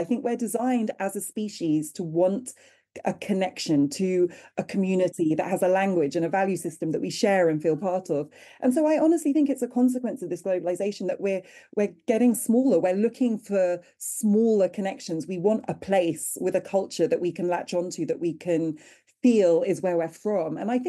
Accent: Wimbledon, London, United Kingdom; I grew up in Wimbledon. Neither my Jewish antecedents or my Ghanaian ancestors would have recognized the world I was growing up in.

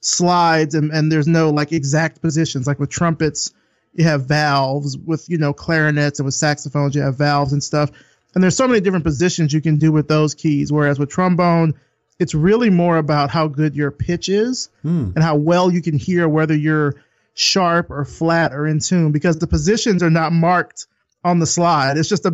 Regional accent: Selma, Alabama, United States; also born or lived in Atlanta, Georgia; Yeah, this is in Alabama. I grew up in Selma, Alabama. So I started off kind of learning it there. And then I went to college in Atlanta, Georgia at Morehouse College.

